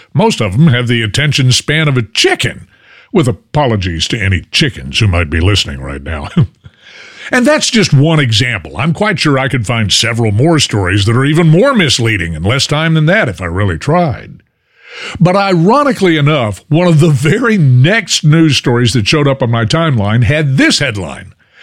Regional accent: Fort Worth, Texas, United States; then you already know I was born and reared in Fort Worth. I got my start in media in Fort Worth at the ripe old age of 15.

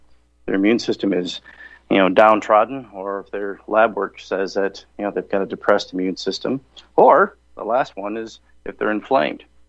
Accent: Michigan, United States; I grew up in Michigan.

